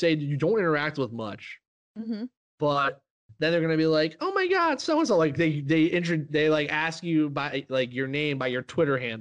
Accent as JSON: {"language": "English", "region": "Midwest", "country": "United States", "said": "I need to get a clarification on Wawa because as a Midwesterner, I always like, I'm more interested in places that are not near me"}